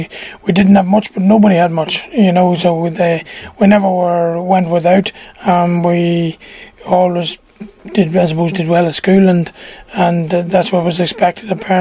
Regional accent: Canolly, Northern Ireland, United Kingdom; I'm originally from Canolly, which is the neighbouring village up the road. It's about 4 miles from here, and I studied in Belfast and Glasgow, and then when I got married, I returned to Derrylin.

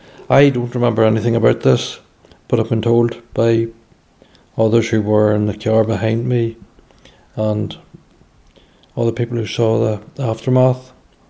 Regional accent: Newry, Northern Ireland, United Kingdom; I grew up outside Newry, County Down, on a farm. Went to school there and decided to join the police in 1982.

